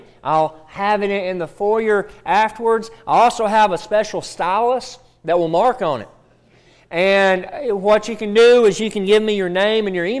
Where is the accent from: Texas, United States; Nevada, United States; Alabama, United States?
Alabama, United States; I'm really from Alabama, and in Alabama, football is a really big deal, right?